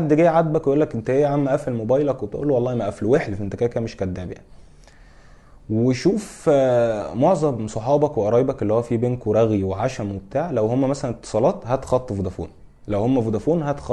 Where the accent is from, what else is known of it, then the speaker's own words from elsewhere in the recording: Egypt; لان احنا مصريين، ومش مصريين بالفطره، احنا بنحب مصر وعادات مصر وتقاليد مصر.